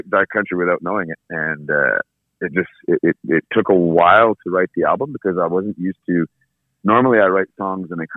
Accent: Sawyerville, Quebec, Canada; now in Waterville, Canada; I grew up just outside of Sawyerville and now in Waterville.

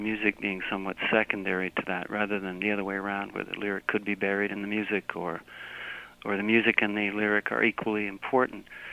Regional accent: Quebec, Canada; born there; I was born just outside of Inverness in a little town called

